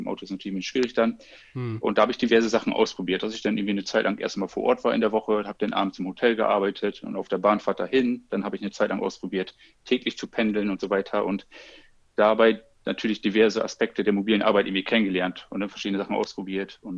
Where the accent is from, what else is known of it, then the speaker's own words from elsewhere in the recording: Oldenburg, Lower Saxony, Germany; ich komme aus Oldenburg, deswegen hier gibt es nicht so viele Projekte, deswegen war das eigentlich klar, dass ich ein bisschen weiter weg muss.